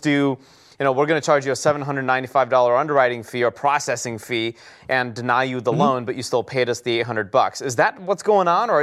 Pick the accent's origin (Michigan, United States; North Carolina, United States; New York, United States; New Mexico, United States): Michigan, United States; even though I'm from Michigan, I haven't lived there in a while.